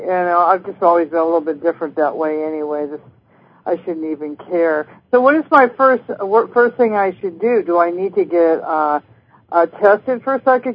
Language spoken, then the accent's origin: English; Las Vegas, Nevada, United States; Las Vegas.